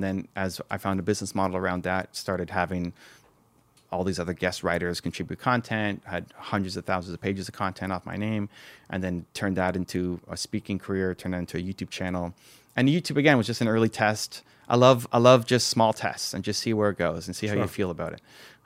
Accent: Toronto, Ontario, Canada; So I'm from Toronto.

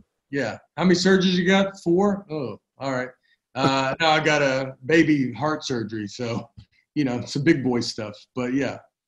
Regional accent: Tennessee, United States; I go, I'm from Tennessee.

